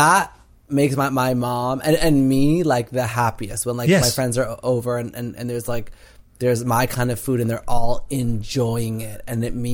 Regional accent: Canada; growing up in Canada

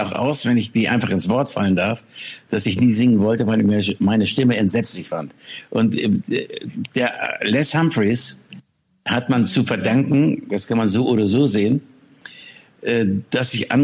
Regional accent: Schleswig-Holstein, Germany; war mal von Schleswig-Holstein, wo ich groß geworden bin

